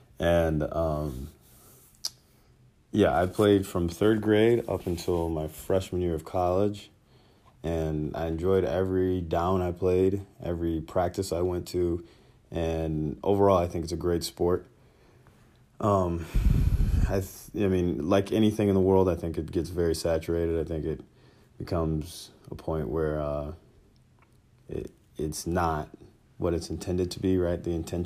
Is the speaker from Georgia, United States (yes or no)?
yes; Atlanta, Georgia, United States; I was born in the South, specifically Atlanta, Georgia. Like the east side of Atlanta, if you guys know. Zone 6